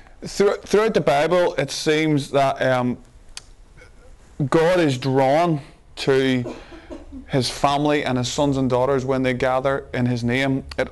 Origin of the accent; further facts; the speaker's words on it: Northern Ireland, United Kingdom; accent: broad northern Irish; I'm from Ireland, and I'm from the north of Ireland, so my accent is a little broad at times.